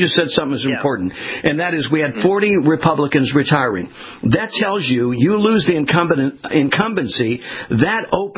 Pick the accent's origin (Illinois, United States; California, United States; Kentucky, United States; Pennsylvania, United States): California, United States; also born or lived in Huntington Beach; I grew up in California. The last 10 years, I was in Huntington Beach